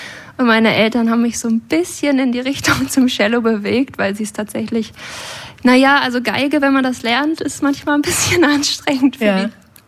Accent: Holzminden, Lower Saxony, Germany; ich komme ursprünglich aus Holzminden, aber meine Familie kommt aus Waren an der Müritz

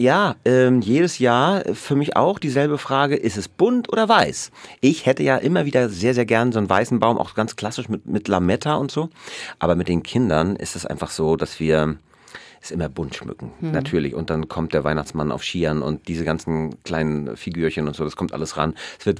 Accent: Rostock, Mecklenburg-Vorpommern, Germany; Ich bin ja in Rostock groß geworden, an der Ostsee.

